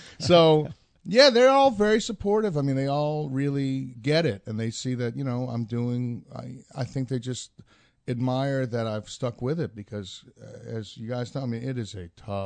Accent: New Jersey, United States; And of course, growing up in Jersey, there's so much

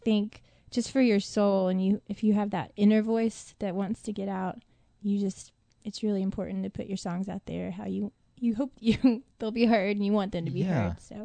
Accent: Texas, United States; accent: country; so I sounded country innately because I was from Texas

